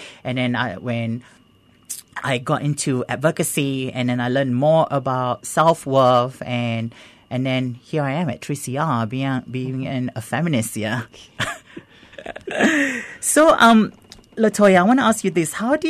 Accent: Singapore; Yeah, so with me, I was born in Singapore and I grew up in Singapore and I transitioned in Singapore at the age of 16, actually.

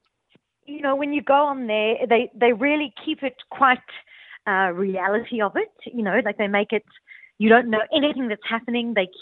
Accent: South Africa; And growing up in South Africa, jazz, particularly South African jazz, is very much part of my DNA.

